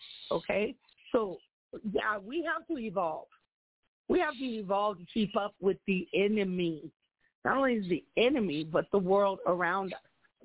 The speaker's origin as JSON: {"language": "English", "town": "Rosebud", "region": "South Dakota", "country": "United States", "said": "I'm from Rosebud. I come from the Sichonggu Nation. And those are both bordered, their lands are both in South Dakota and Nebraska."}